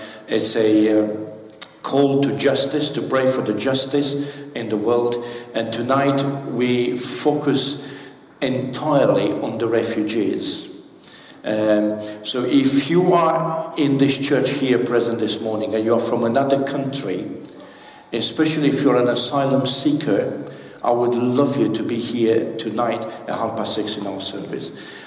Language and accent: English; United Kingdom; I come from Mediterranean climate. But I'm not used to this. I'm British.